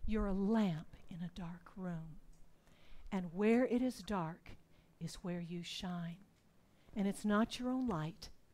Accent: Singapore; I didn't grow up in Hong Kong. I grew up in Singapore a long time ago.

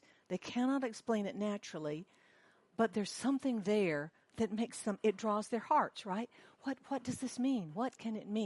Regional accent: the South, United States; So you all know I'm from the U.S. I'm from the South. Allison and I are from the same place

